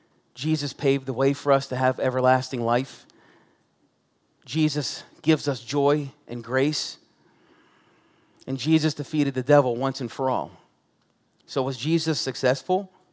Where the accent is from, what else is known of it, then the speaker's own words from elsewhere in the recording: United States; We live in America. We're American Christians.